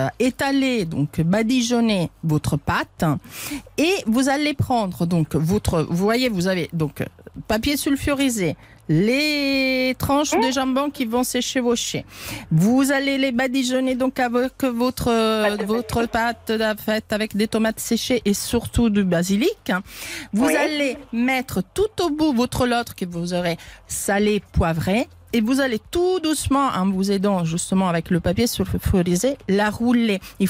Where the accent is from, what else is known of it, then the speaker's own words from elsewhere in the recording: Italy; je suis italienne, moi